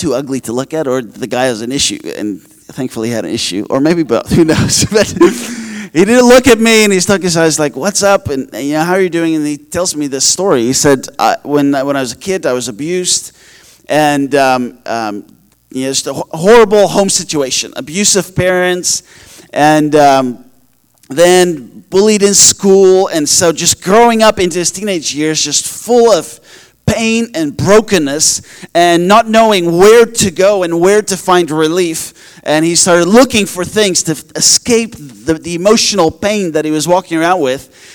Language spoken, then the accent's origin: English; Netherlands; growing up in the Netherlands